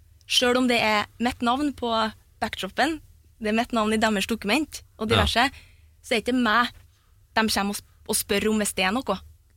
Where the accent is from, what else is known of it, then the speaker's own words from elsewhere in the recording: Flatanger, Trøndelag, Norway; Men ja, nei, jeg vet ikke, jeg er jo fra Flatanger, så det er liksom, det er noe helt annet